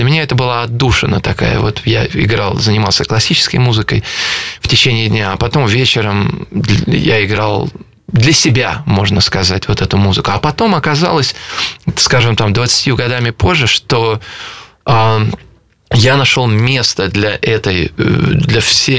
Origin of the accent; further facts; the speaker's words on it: Saint Petersburg, Russia; я родился в Ленинграде, Петербурге, и с 5 лет я учился в школе десятилетки при консерватории на Театральной площади.